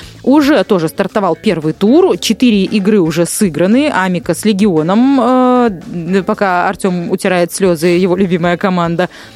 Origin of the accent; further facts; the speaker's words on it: Belarus; мы, белорусы, мирные люди.